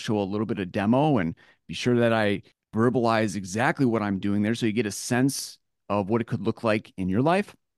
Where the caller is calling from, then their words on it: Eau Claire, Wisconsin, United States; I'm joining you from Eau Claire, Wisconsin.